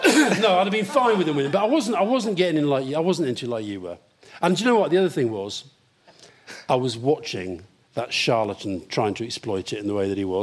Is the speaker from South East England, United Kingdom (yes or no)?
no; Scotland, United Kingdom; I'm not a Scottish nationalist, I feel my Scottishness has grown.